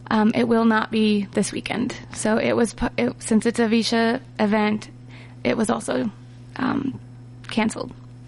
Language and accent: English; Iowa, United States; I'm from Central Iowa. I didn't go to Iowa State, but I'm third generation Iowa State.